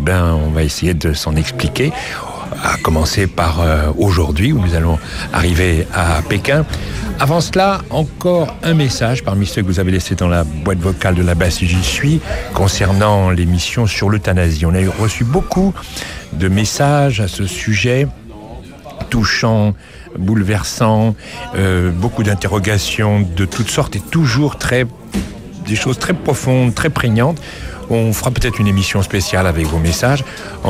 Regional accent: France; Nous, on est français.

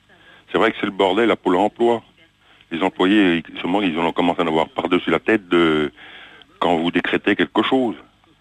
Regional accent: Cosne-sur-Loire, Bourgogne-Franche-Comté, France; je suis de Cône-sur-Loire, c'est vrai, il n'y a plus rien du tout.

